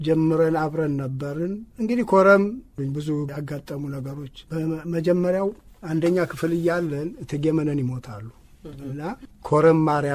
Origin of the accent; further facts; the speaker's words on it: Tita, Amhara, Ethiopia; born there; እንደገለጽሽው የተወለድኩት ጢጣ ጦር ሰራዊት ግቢ ነው።